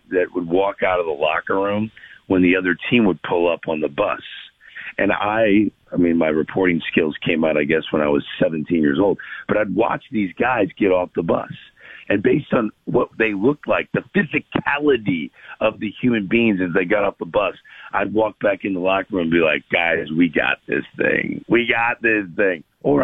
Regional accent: St. Louis, Missouri, United States; I'm from St. Louis, born and raised there.

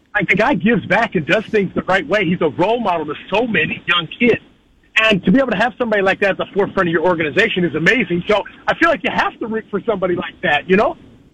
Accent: West Virginia, United States; I'm just a little dude. I'm a dude from West Virginia, bro.

